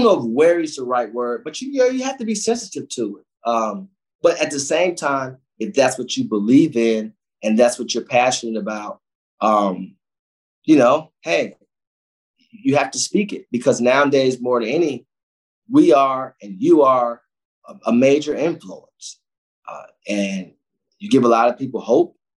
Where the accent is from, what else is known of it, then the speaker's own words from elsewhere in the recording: Cleveland, Ohio, United States; when you come from those places, inner city Cleveland, like I come from the Glenville community, you wake up with a pain.